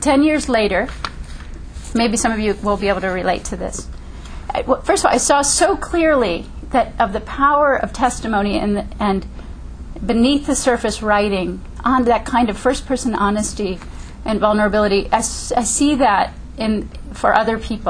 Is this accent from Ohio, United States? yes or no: yes; Ohio, United States; also born or lived in Wisconsin; Now, I am a tomboy from Ohio and Wisconsin. I have lots of brothers and uncles